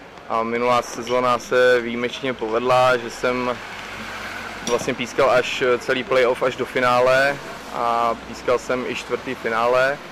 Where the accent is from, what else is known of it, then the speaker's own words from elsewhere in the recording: Jablonec nad Nisou, Liberec Region, Czechia; Takže já jsem z Jablonce nad Nisou a tam i sloužím na centrální stanici. Sloužím tam od svých 20 let, to znamená 10 let